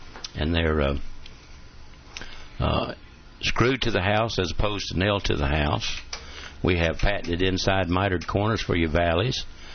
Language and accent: English; Chattanooga, Tennessee, United States; First off, let me tell you that I'm from Chattanooga, Tennessee.